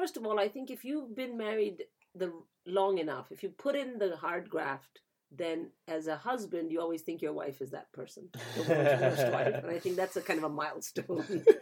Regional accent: India; I mean, the listeners can't see my face, but I'm completely Indian. You know, we don't ski.

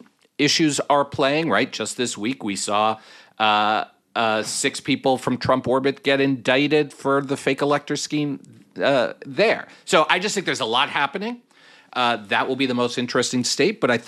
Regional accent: Arizona, United States; Arizona, my home state

